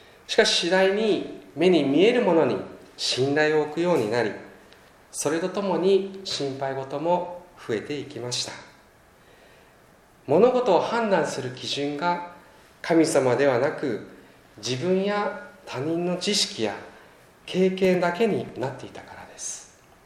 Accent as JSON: {"language": "Japanese", "town": "Shimonoseki", "region": "Yamaguchi", "country": "Japan", "tie": "born or raised there", "said": "私はここ新下関教会の … の家庭に生まれ育ち"}